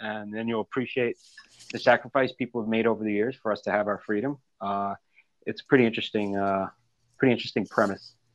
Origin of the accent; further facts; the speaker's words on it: United States; as an American, you kind of get a little annoyed